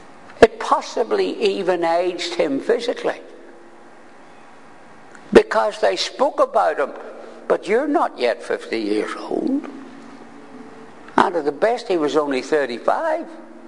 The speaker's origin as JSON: {"language": "English", "country": "Ireland", "said": "And I have often read this, and being Irish, have misunderstood it."}